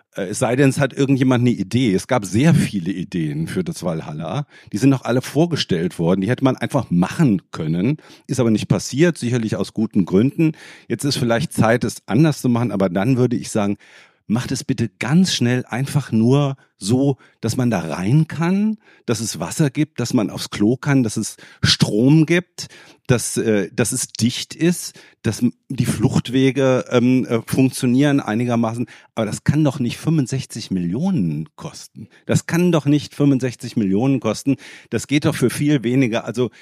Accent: Wiesbaden, Hesse, Germany; born there; weil ich bin Wiesbadener, ich bin geboren in Wiesbaden.

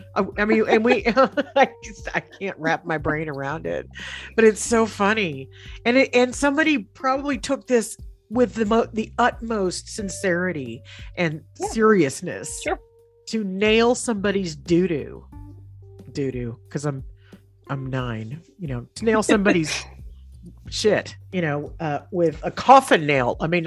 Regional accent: the South, United States; I'm folksy. I'm from the South.

